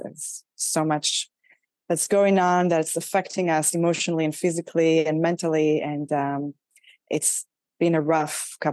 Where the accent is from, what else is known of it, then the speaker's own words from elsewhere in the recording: Israel; So I grew up in Israel and I served in the Israeli Air Force for 2 years in the intelligence